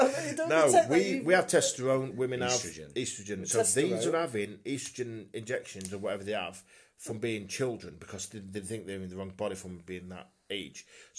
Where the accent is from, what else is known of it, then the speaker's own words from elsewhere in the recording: England, United Kingdom; I'm English